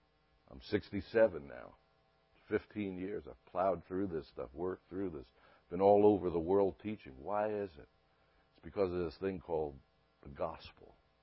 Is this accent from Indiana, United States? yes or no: no; New York City, New York, United States; I was brought up in New York City, and we were taught there to run toward the battle, not run from the battle.